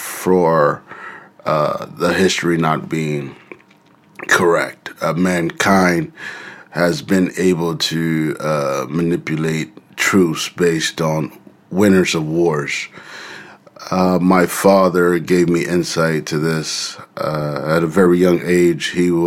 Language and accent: English; United States; born there; he let me know that I was from Africa, though I was born in the States